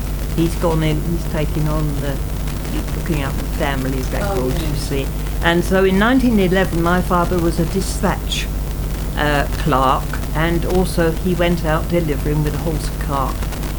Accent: Tottenham, London, United Kingdom; moved away as an adult; Yes, I was born in Tottenham, North London, and I lived there till I was 19, and when we were evacuated to Lancashire.

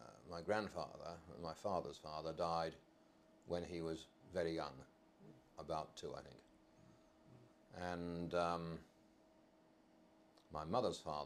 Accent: Southport, North West England, United Kingdom; born there; I was born in Southport on the 7th of December 1940.

